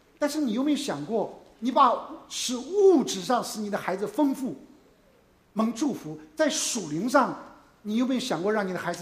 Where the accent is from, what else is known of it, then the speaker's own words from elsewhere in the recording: China; now in United States; 尤其我们中国人啊